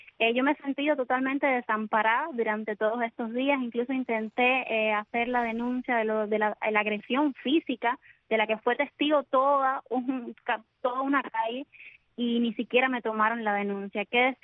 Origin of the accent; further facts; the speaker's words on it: Cuba; como ciudadana cubana